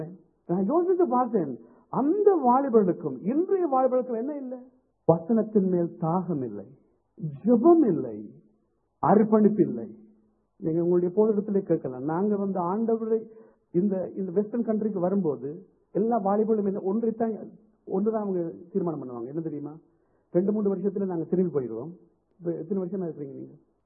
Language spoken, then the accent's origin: Tamil; Colombo, Western Province, Sri Lanka; நான் கொழும்பிலே தான் நான் வளர்ந்தேன், வாழ்ந்தேன்.